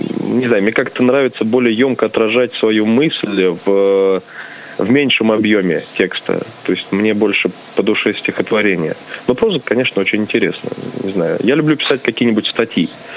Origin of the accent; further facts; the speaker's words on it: Tishanka, Voronezh Oblast, Russia; На самом деле, я обычный парень из Тишанки.